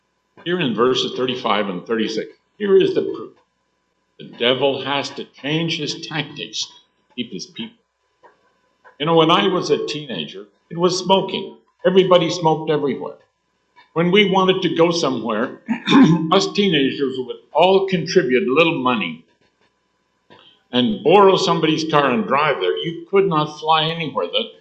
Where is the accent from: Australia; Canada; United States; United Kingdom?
Canada; born there; by about 4:30, where I was born in Canada, you can't work anymore. You can't see well enough in the winter to do anything.